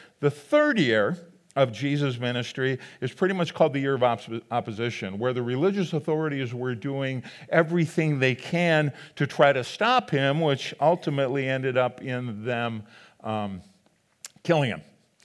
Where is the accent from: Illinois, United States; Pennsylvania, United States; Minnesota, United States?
Minnesota, United States; We're from Minnesota. A little weather doesn't stop us.